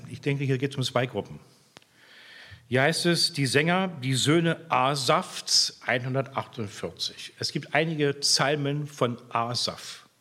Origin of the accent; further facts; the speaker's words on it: Oranienburg, Brandenburg, Germany; Wenn bei uns in Oranienburg damals, wo ich eigentlich herstamme